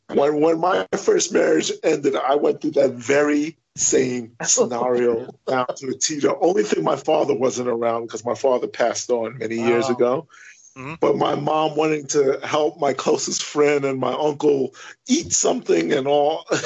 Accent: New York, United States; But again, as a New Yorker

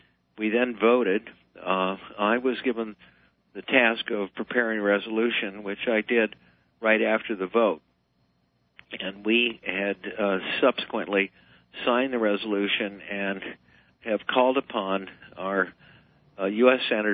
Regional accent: Clarendon, Vermont, United States; I'm from Clarendon, Vermont

